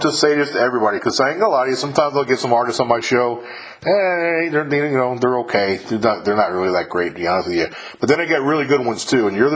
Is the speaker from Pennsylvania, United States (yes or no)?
no; New York, United States; I'm from New York originally, and when I grew up, I'm an old man compared to you. I'm in my 50s already.